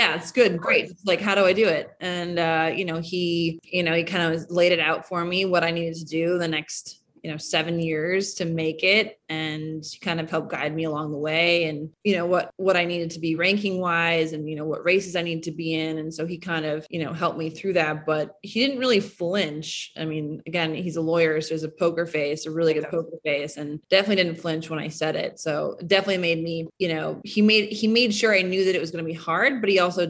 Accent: Minnesota, United States; And yeah, I grew up in Minnesota, and I wasn't very good at skiing.

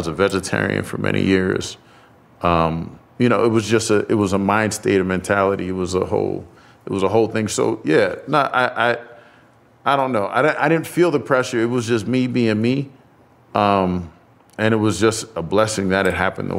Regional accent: South Orange, New Jersey, United States; like I grew up in South Orange, Maplewood, a predominantly white school

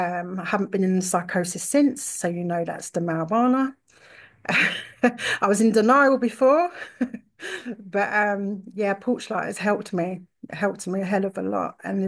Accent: London, United Kingdom; We come from London.

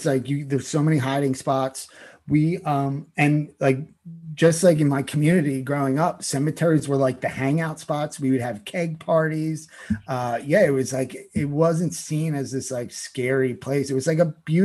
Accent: Upper Darby, Pennsylvania, United States; It's my hometown cemetery, which is it's a near and dear to my heart, which is weird to say about a cemetery, but it really is. It was across from my high school, Upper Darby High School, which is right outside of West Philadelphia.

